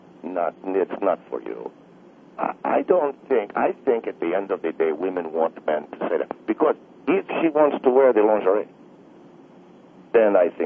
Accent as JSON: {"language": "English", "country": "Argentina", "said": "and I'm from Argentina."}